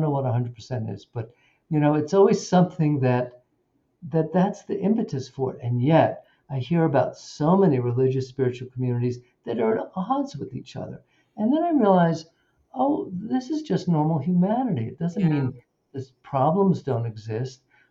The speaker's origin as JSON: {"language": "English", "region": "New York", "country": "United States", "tie": "born or raised there", "said": "So, you know, I grew up in New York too."}